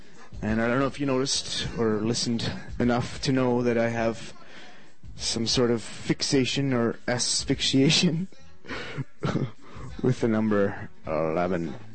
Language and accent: English; Canada; And I am also Canadian and playing on the radio.